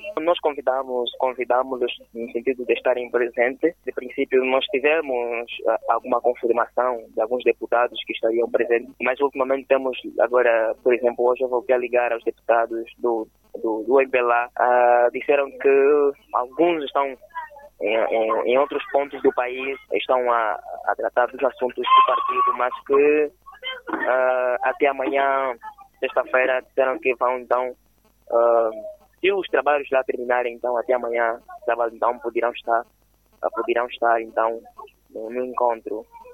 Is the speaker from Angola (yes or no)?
yes; Angola; todos nós somos angolanos